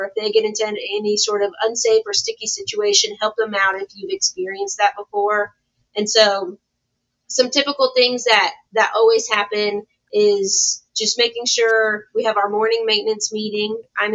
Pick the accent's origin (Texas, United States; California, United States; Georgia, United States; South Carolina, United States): Texas, United States; I'm from Texas, but I'm not from the Hill Country.